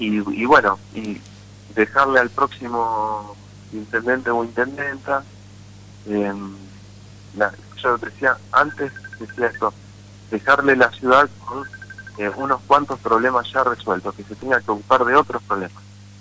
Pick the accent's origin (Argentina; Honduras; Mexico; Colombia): Argentina; yo ahí te hablo como argentino, como vecino.